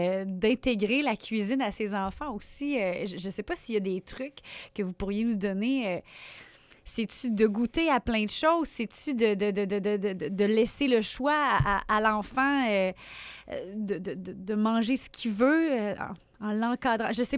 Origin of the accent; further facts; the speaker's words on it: Quebec, Canada; je viens de la région de Québec. Pas de Québec même, mais quand même. Je veux dire, on a tous été élevés un peu comme ça